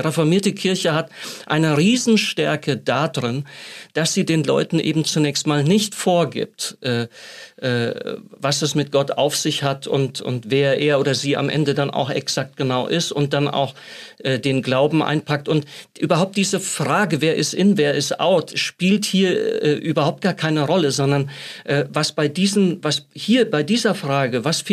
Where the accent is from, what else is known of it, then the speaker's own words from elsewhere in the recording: North Rhine-Westphalia, Germany; moved away as an adult; now in Switzerland; dann hatten wir diesen wunderbaren Pietismus dann bei uns in Südwestfalen und so. Und jetzt bin ich ja nochmal in einer besonderen Weise sozusagen Teil der reformierten Kirche Schweiz geworden. Seit, keine Ahnung, wie viel, über 25 Jahren lebe ich ja schon hier.